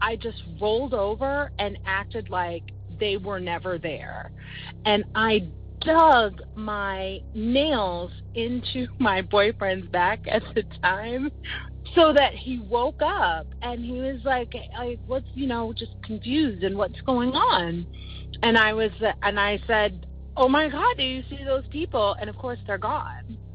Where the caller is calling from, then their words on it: Silver Spring, Maryland, United States; I'm calling from Silver Spring, Maryland.